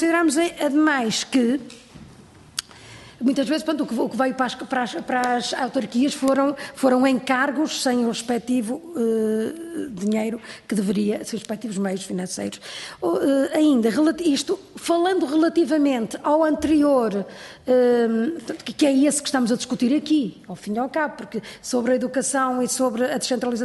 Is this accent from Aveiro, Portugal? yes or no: no; Porto, Portugal; eu vou ter mesmo que tenho de ir para o Porto, vou ter mesmo para a minha terra